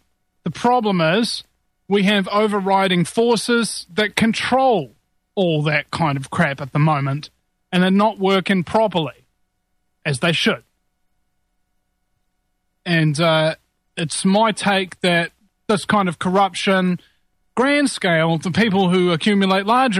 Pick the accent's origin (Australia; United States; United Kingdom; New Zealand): New Zealand; I'm your host … unlike many hosts on this network, I'm from New Zealand.